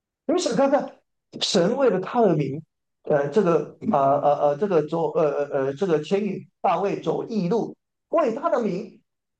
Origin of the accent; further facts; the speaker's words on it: southern Taiwan, Taiwan; moved away as an adult; now in United States; 我来美国之前，我以前在台湾出生，然后呢，到我出生在南部，然后就北部念大学，来美国留学，大家都差不多这样。我一共搬了15次家了